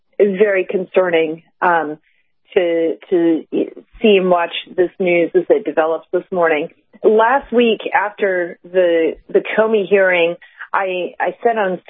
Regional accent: Georgia, United States; I heard that reinforced this weekend from people I was talking to from my home state in Georgia

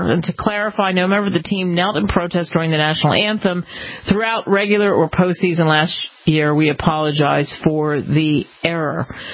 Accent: Philadelphia, Pennsylvania, United States; And because I'm from Philadelphia, because I have friends who have tickets, and because I cover the league, I have to defend Philly in this case.

